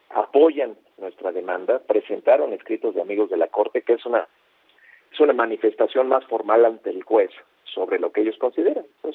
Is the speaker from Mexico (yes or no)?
yes; Mexico; como mexicanos y mexicanas